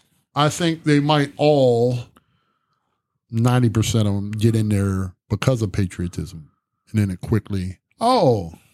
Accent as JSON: {"language": "English", "country": "United States", "said": "I tell people, I am unapologetically American."}